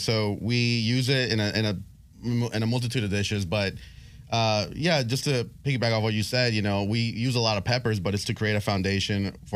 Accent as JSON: {"language": "English", "region": "the South", "country": "United States", "tie": "born or raised there", "said": "I grew up here in the South, so I'm influenced by the techniques. I'm influenced by the dishes, the regional dishes of the South."}